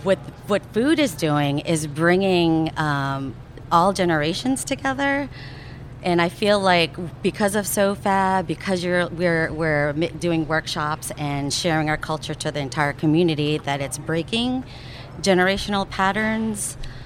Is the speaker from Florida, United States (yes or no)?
no; Chicago, Illinois, United States; born there; I mean, I spent my formative years here, right? Mm-hmm. I was born in Chicago. And so when I moved back